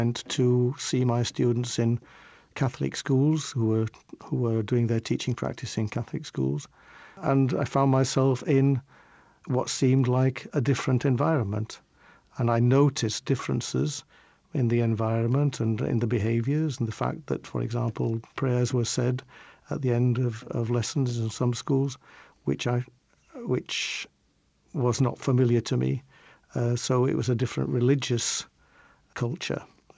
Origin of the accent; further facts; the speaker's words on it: the north of England, United Kingdom; But it might be the same if I'm in the south of England or the southeast of England, coming from the north of England and having lived for 30 years or more in the northeast of England. So my identity as someone from the north